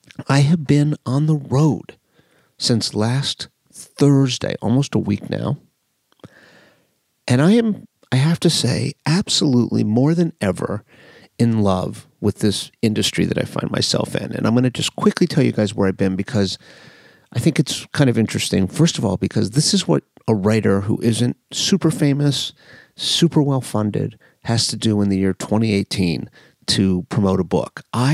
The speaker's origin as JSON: {"language": "English", "town": "Coral Gables", "region": "Florida", "country": "United States", "tie": "born or raised there", "said": "He used to have a restaurant in Coral Gables, which is my hometown. Don't usually acknowledge that, but it is."}